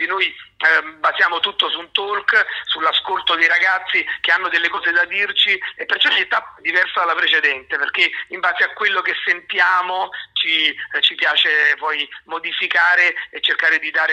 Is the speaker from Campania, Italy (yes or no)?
yes; Avellino, Campania, Italy; il professore Sergio Barile, che è il mio concittadino, io sono di Avellino, anche lui lo è